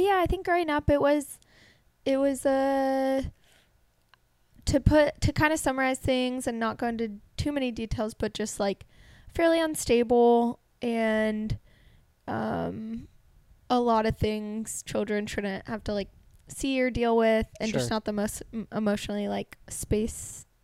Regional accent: Seattle, Washington, United States; Basically, I was born and grew up outside of Seattle in a suburb, and parents split when I was three.

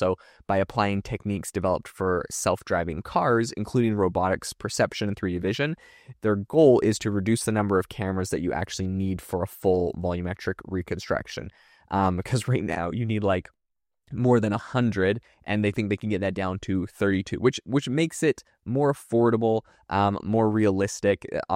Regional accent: British Columbia, Canada; Personally, I'm from Vancouver Island in Canada, so the closest big team to us was also the Vancouver Canucks. So I relate as the Canucks were my team growing up.

